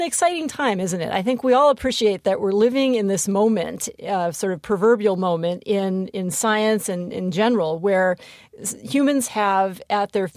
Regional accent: Hawaii, United States; I still think of myself as that young girl growing up on the Big Island of Hawaii, out in the middle of nowhere.

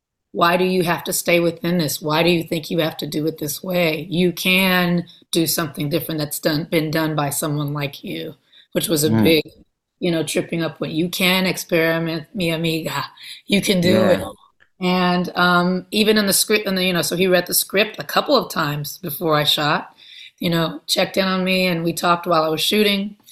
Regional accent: Compton, California, United States; I think, you know, for me, it's interesting because I am from Los Angeles. I'm from Compton. That's not even LA proper. That is like a half hour outside of LA.

